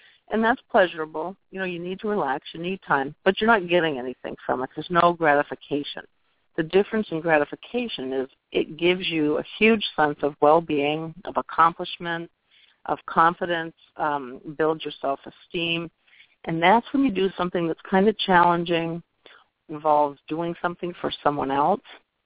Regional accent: Northeast, United States; I've talked too fast. I'm from the Northeast, so I know a lot of times I do.

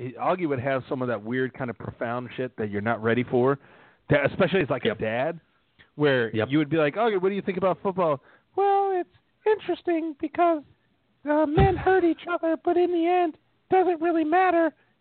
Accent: the South, United States; Oh, son, I'm from the South. I can talk about garbage all day.

